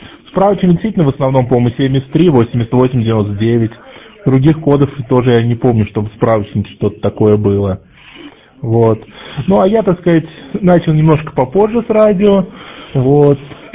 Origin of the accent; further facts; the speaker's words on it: Kazan, Tatarstan, Russia; А так я из Казани. Вот, с Волги